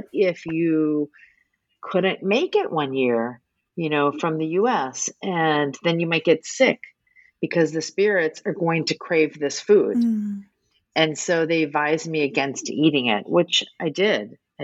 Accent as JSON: {"language": "English", "town": "New Orleans", "region": "Louisiana", "country": "United States", "moved": "yes", "lives_now": "Boston, United States", "said": "So I'm originally from New Orleans. I do live in Boston. I teach at Boston University, but I'm from New Orleans."}